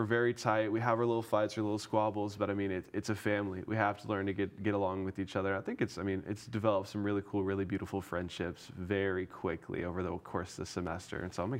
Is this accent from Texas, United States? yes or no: yes; Port Neches, Texas, United States; also born or lived in Beaumont / Tulsa; my birthplace, was Beaumont, Texas.